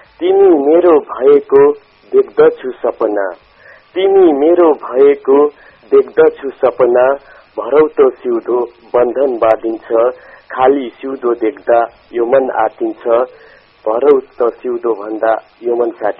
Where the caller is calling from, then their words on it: Dang, Lumbini Province, Nepal; हजुर म दाङको घोराई काठीखोलबाट